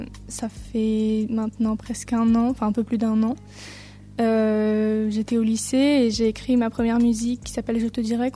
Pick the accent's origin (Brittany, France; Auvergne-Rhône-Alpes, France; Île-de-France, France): Brittany, France; qui peut ramener quelque chose d'assez celtique, vu que je suis bretonne.